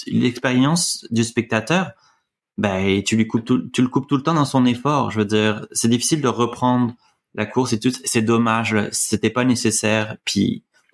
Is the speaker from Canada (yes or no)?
yes; Canada; parce que je suis canadien